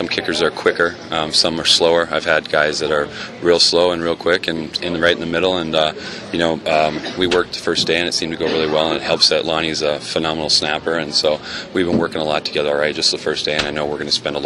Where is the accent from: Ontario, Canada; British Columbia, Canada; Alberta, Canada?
British Columbia, Canada; Vancouver; I grew up in Vancouver, BC